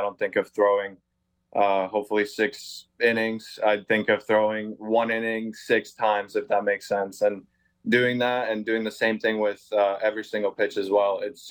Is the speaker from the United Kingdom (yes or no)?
no; Slovakia; Yeah, so I was born in Slovakia. Baseball started for me very early, considering where I'm from.